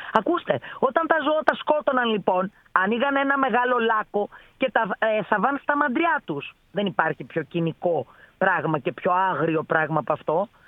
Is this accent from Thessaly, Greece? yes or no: yes; Larissa, Thessaly, Greece; Εγώ κατάγομαι από την Λάρισα.